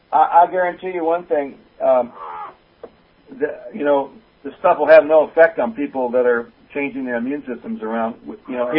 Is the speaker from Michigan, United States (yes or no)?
yes; Michigan, United States; I'm Michigan homeboy.